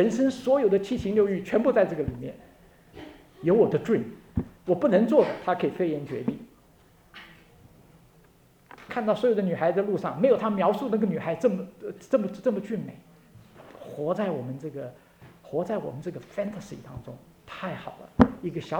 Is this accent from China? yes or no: no; Taiwan; 我记得我小的时候在台湾，我很喜欢那时候初中呢在台湾也没有什么这个，也没有这个 Apple iPhone， 什么东西都没有。